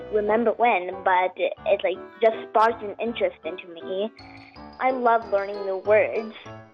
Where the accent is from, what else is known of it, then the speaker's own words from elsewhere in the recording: Stockbridge, Georgia, United States; I'm in the 5th grade, and I'm from Stockbridge, Georgia.